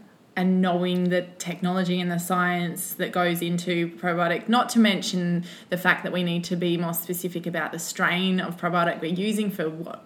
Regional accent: Australia; I grew up in Australia, so I don't really have, you know, I mean, my background's British

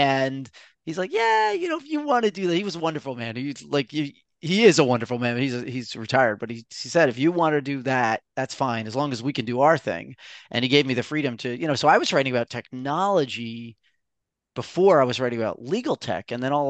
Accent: Brooklyn, New York, United States; And I was a Boy Scout growing up in Brooklyn, New York.

